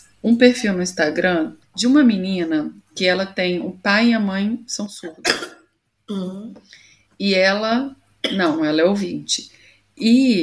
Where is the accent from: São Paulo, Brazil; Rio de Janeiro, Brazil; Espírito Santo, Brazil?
Espírito Santo, Brazil; porque eu sou capixaba